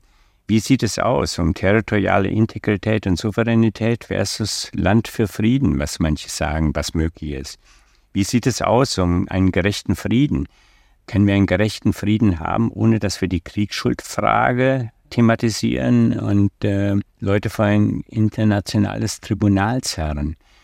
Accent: Germany; Wir müssten intern wissen als Deutsche, was wir wollen.

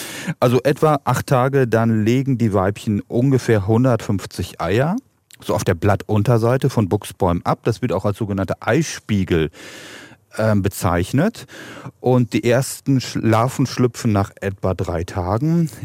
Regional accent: Northern Germany, Germany; Bei uns im Norden dauert es noch. Wir Norden sind ja auch eher ein bisschen spröde

